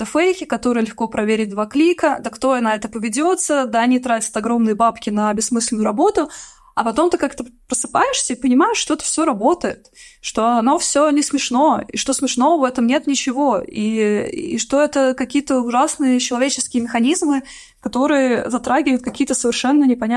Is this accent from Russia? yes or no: yes; Russia; now in Ukraine; я не мигрирующий журналист, а журналист, который живет в Украине сейчас во время войны. Я выросла в России